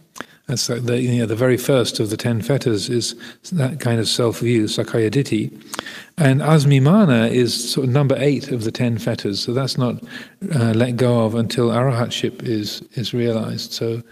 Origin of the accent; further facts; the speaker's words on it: United Kingdom; I'm a man, I'm a British, I'm a monk